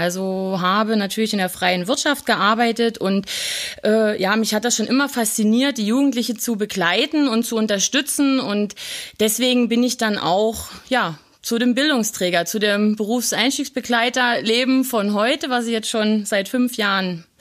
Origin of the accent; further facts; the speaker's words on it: Löbau, Saxony, Germany; born there; Genau, ich bin hier in Sachsen geboren